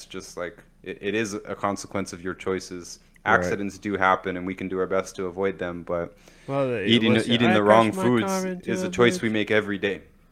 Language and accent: English; Canada; I mentioned that I'm from Canada.